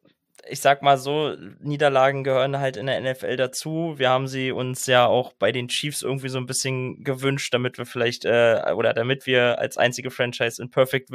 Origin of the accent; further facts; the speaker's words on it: Berlin, Germany; Ich komme ja aus Berlin